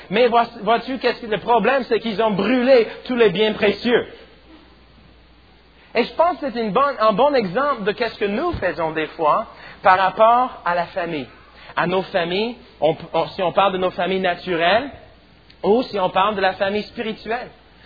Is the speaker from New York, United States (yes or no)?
no; St. Louis, Missouri, United States; Je connais bien le fleuve Mississippi parce que moi j'ai grandi à Saint-Louis, juste sur la rive du Mississippi